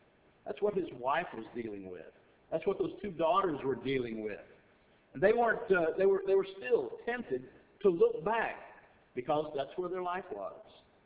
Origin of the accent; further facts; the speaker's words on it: Texas, United States; I know I'm from Texas. I keep telling you that.